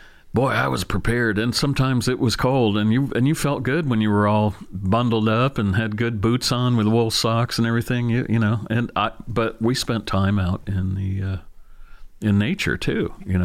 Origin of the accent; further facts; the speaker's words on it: Bloomsburg, Pennsylvania, United States; also born or lived in Paterson, New Jersey; Yeah, I grew up in North Central, which was right on the Susquehanna River in a town called Bloomsburg.